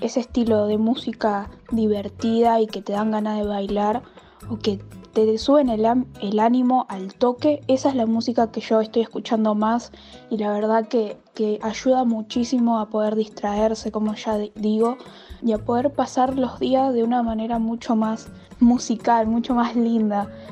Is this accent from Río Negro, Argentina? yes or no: yes; Viedma, Río Negro, Argentina; tengo 18 años y soy de Viedma, Río Negro.